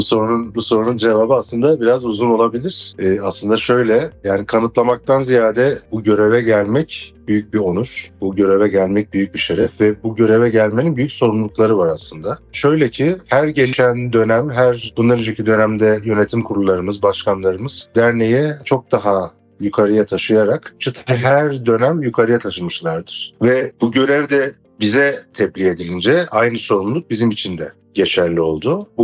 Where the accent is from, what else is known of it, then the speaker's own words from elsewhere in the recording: Gaziantep, Turkey; Gaziantepliyim. 38 yaşındayım.